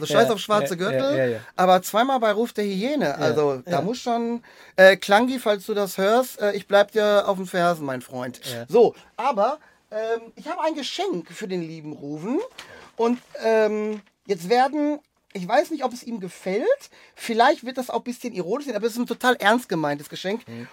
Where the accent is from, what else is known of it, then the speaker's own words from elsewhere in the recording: Germany; ich komme aus Deutschland, ich bin ein großer